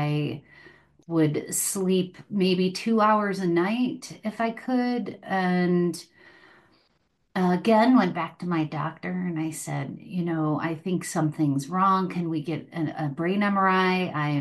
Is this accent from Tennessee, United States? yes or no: no; Cleveland, Ohio, United States; moved away as an adult; Well, I grew up outside of Cleveland, Ohio, and I felt like I was an old soul trapped in a young person's body. And so as soon as I turned 18, I kind of set out into the world.